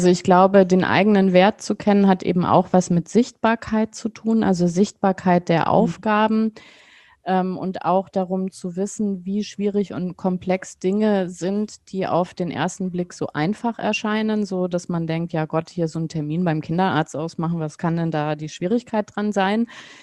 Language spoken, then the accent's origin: German; West Germany, Germany; Also ich bin ja in Westdeutschland aufgewachsen.